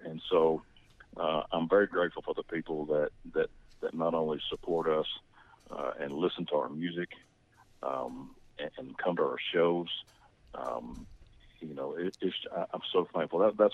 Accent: Gadsden, Alabama, United States; I'm originally from Gadsden, Alabama, which is kind of northeast Alabama.

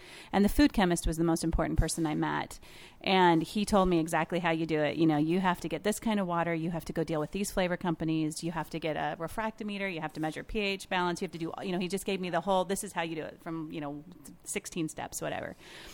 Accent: Seattle, Washington, United States; And I'm from Seattle, so of course we all have lots of beverage options out there.

